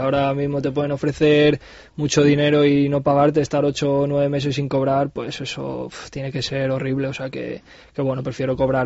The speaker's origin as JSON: {"language": "Spanish", "town": "Salamanca", "region": "Castile and León", "country": "Spain", "said": "Siempre se te queda ese ser un chico de Salamanca, de la ciudad"}